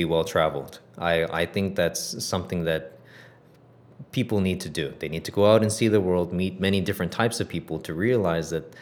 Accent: Arizona, United States; also born or lived in Korea / Japan; So I guess, born in Korea, moved to Japan very soon afterwards and raised in Arizona. I'm half Korean. Yeah. Half Korean and half American.

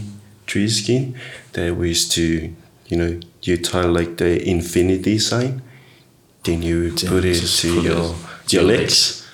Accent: Apia, Tuamasaga, Samoa; I grew up in Upolu, in the capital of Samoa, Apia. There's a small village in Apia called Palisi.

